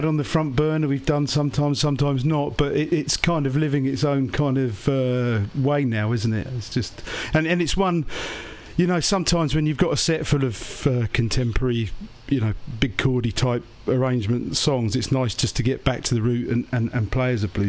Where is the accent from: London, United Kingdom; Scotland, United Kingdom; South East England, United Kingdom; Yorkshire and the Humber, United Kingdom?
South East England, United Kingdom; Portsmouth; I'm from South Sea in Portsmouth.